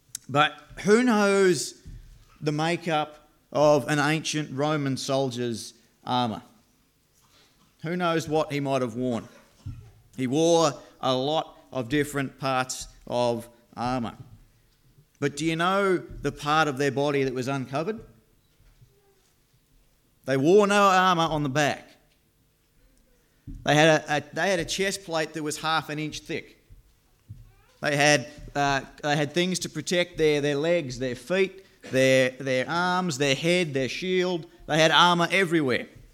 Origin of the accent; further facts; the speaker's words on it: Smithton, Tasmania, Australia; also born or lived in Wilmot; I'm 25 years old, and I was born in Tassie. I grew up in a little place called Wilmot. It's a wonderful place. And my family moved to Smithton when I was only 2 years old, and I've been there all my life.